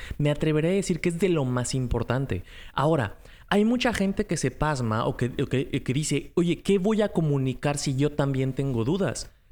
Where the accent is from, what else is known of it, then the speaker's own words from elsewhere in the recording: Mexico; now in United States; yo vivo en Estados Unidos y soy de México, entonces este tema para mí es como que una afectación doble